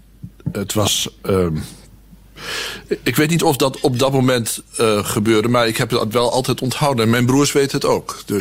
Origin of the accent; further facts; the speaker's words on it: Overijssel, Netherlands; ik ben in Twente opgegroeid.